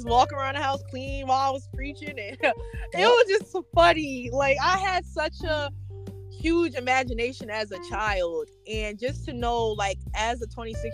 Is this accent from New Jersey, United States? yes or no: yes; East Orange, New Jersey, United States; I want to open up my own school in my town, my hometown, which is East Orange, New Jersey